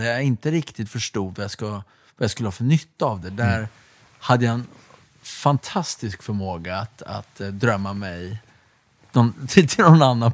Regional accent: Uppsala, Uppsala County, Sweden; Jag är född och uppvuxen i Uppsala, men precis. Mina föräldrar kom från Ludvika

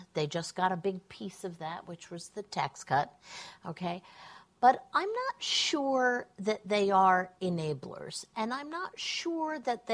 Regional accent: United States; as an American who grew up in America, I actually believe that.

